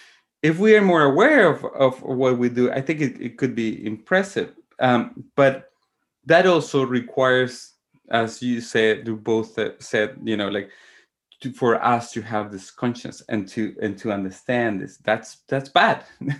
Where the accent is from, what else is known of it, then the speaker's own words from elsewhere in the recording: Chile; I'm from Chile, from the south of Chile